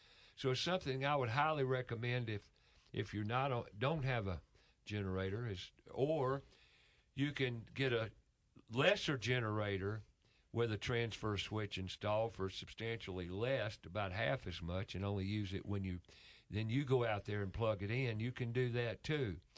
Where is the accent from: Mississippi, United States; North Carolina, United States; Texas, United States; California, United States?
North Carolina, United States; Charlotte; I was raised in Charlotte, like we talked about earlier, and I've been to the North Carolina mountains more times than I could count, especially as a kid, with my relatives that had cabins up there and what have you.